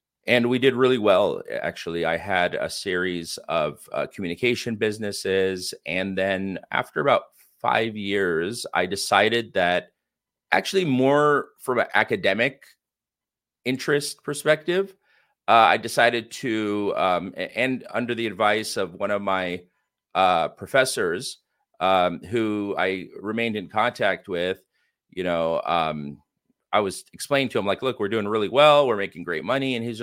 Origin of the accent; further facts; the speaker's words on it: California, United States; I was born in the East Bay Area, of you know, San Francisco Bay Area, and grew up in the U.S. my entire life.